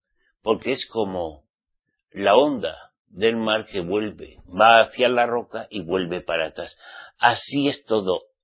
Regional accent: Spain; en mi país, en España

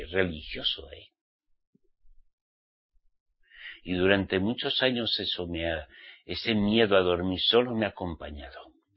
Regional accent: Spain; al menos en mi país, España. Cuidado. Pero yo no tenía paz cuando era católico.

